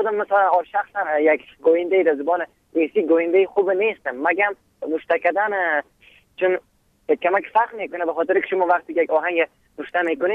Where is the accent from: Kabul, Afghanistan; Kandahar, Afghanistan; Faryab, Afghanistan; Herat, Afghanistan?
Faryab, Afghanistan; first language Uzbek; Persian is a second language; خود مثلا زبان مادریم ازبکی است و از فاریاب هستم